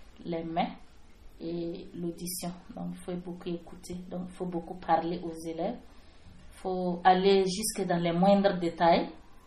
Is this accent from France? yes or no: no; Centre-Est, Burkina Faso; born there; Je suis née au Burkina Faso, notamment dans la région du centre-est, à environ 300 km de Ouagadougou.